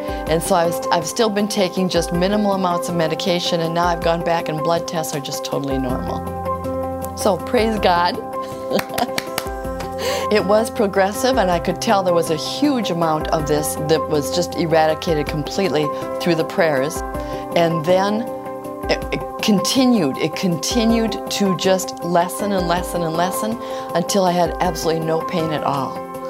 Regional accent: Hastings, Minnesota, United States; I'm from Hastings, Minnesota.

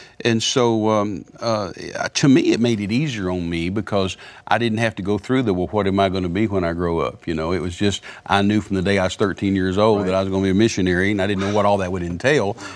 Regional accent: Midland, Texas, United States; And I had taken a leave because I'm from Midland originally.

